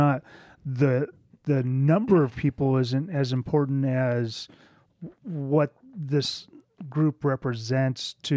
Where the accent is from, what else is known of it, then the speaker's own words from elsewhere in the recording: United States; It wouldn't be important to me as an American Gentile.